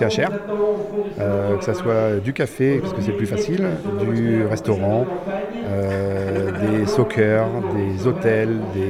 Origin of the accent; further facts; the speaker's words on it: Lamballe, Brittany, France; je viens de Lamballe, à Côte d'Armor